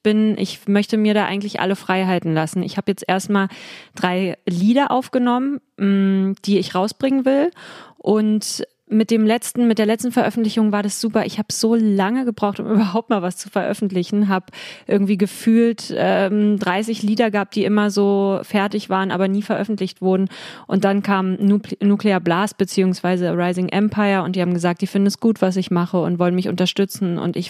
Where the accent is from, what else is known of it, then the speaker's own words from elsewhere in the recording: Berlin, Germany; born there; gebürtige Berlinerin